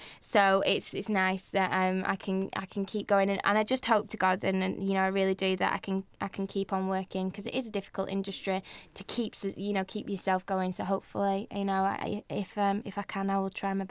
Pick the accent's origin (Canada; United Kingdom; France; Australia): United Kingdom; Blackpool, North West England; born there; I was born in Blackpool, so I've got a bit. And one of my friends plays for Blackpool, so I've got a little bit of thing for Blackpool. And also, I live in Bury